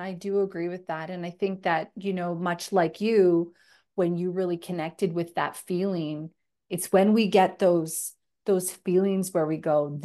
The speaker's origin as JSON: {"language": "English", "country": "Canada", "moved": "yes", "lives_now": "Australia", "said": "Well, I'm Canadian, but I have lived here for 10 years."}